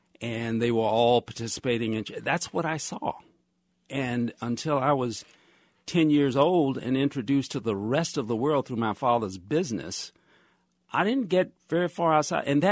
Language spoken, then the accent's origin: English; Birmingham, Alabama, United States; When I was growing up in Birmingham, from my grandparents' home to my home was about 1 mile on one street, along one street called Center Street in what we call Titusville area of Birmingham.